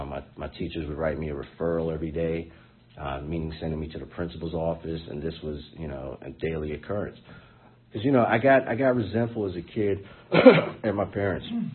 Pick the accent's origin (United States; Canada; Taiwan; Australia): United States; Silver Spring, Maryland; I grew up in Silver Spring, Maryland.